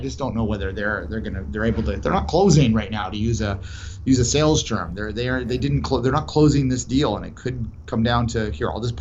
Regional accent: Canada; As a Canadian fan, I'm jealous of that a little bit.

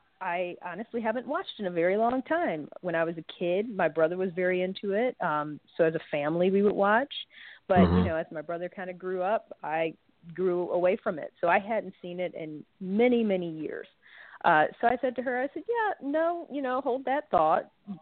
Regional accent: Michigan, United States; I went to University of Michigan. I'm from Michigan.

